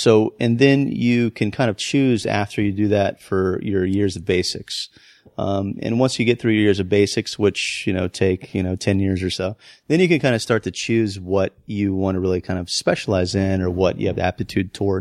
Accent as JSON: {"language": "English", "region": "Florida", "country": "United States", "tie": "born or raised there", "said": "Growing up in Florida, you know, you're just surrounded by swamps and alligators and wildlife in general."}